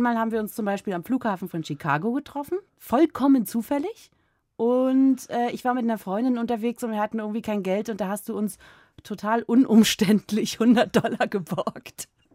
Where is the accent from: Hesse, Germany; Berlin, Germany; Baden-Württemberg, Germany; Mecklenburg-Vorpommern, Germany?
Berlin, Germany; es ist mir in meiner Heimatstadt Berlin etwas aufgefallen